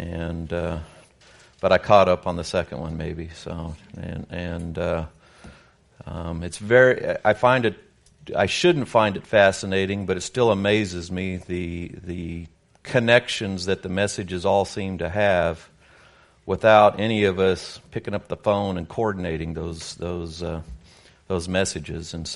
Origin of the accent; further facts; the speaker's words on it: Colorado, United States; I'm from Colorado